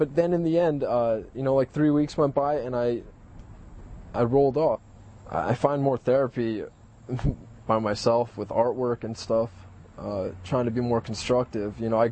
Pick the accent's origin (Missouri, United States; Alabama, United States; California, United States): California, United States; I took a road trip and I went back out to my hometown in California. I stayed there for a while, then I went to Las Vegas and went to a bunch of states, you know, on my way back. I lived in North Carolina for a couple months during the winter last year.